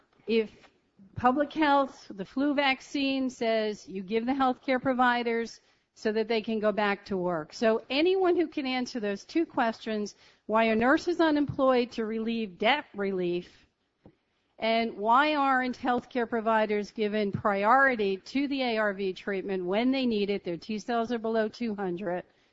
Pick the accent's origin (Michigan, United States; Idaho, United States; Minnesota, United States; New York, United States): New York, United States; I'm from New York.